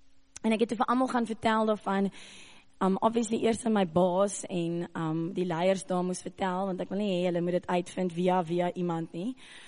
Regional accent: Cape Town, Western Cape, South Africa; ek kom ons nou van die Kaap af, so ek ken glad nie die wêreld nie.

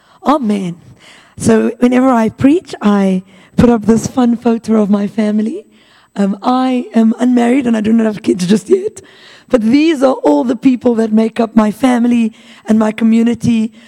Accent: Pretoria, Gauteng, South Africa; and I am sort of from Pretoria. My parents live here.

